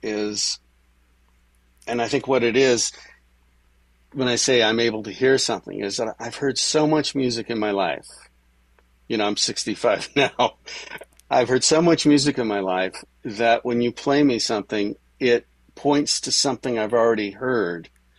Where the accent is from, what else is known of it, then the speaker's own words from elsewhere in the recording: Hollywood, California, United States; And I grew up here in Hollywood, around Hollywood. My mother was in the business, my grandfather, my sister, my ex-wife.